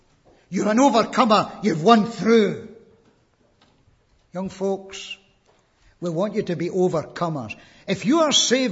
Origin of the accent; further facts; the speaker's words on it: Scotland, United Kingdom; You see, we're Scots and we're no English.